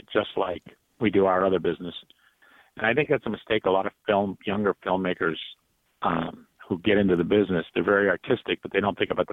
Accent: California, United States; moved away as an adult; also born or lived in Hawaii; Yeah, I was born in Hawaii, raised out here in California. And at 18, I joined the Navy, and the last port of call was Boston, so I stayed there.

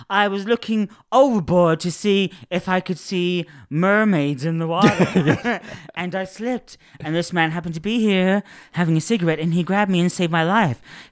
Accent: London, United Kingdom; accent: London; Sorry, it's my London accent.

